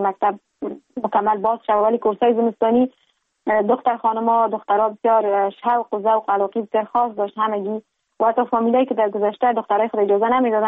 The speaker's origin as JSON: {"language": "Persian", "region": "Kabul", "country": "Afghanistan", "tie": "born or raised there", "lives_now": "Ankara, Turkey", "said": "در شهر کابل متولد شدیم، مکتب را در لیسه عالی آریانا به اتمام رساندیم، لسانس و مستری خود از دانشکده روانشناسی دانشگاه کابل به دست آوردیم"}